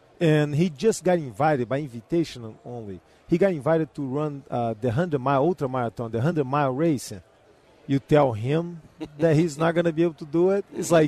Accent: Brazil; So growing up in Brazil, you have to know how to defend yourself.

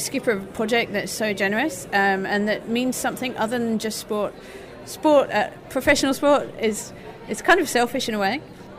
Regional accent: United Kingdom; now in France; I live in France, but I am British.

